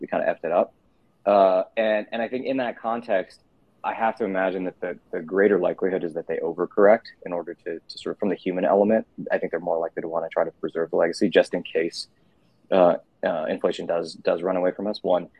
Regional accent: Kentucky, United States; also born or lived in Ohio; I grew up in Kentucky and Ohio in the middle of the country.

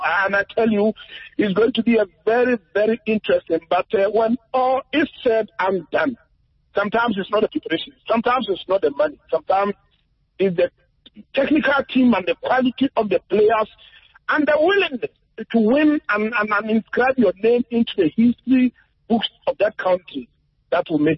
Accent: Ghana; Because as a Ghanaian who have lived in Ghana and I know Nigeria

